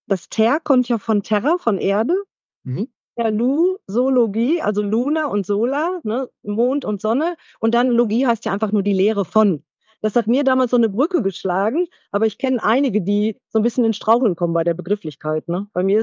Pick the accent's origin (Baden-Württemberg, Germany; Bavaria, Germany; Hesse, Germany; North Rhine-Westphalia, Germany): North Rhine-Westphalia, Germany; Bochum; bin aus dem schönen Bochum, aus dem Ruhrgebiet, also ganz andere Region als ihr seid.